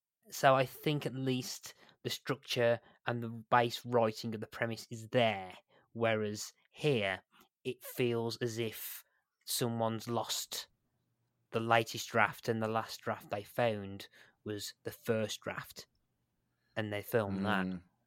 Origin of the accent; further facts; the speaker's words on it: Warsaw, Masovian Voivodeship, Poland; I'm actually from Warsaw, so make that if you will.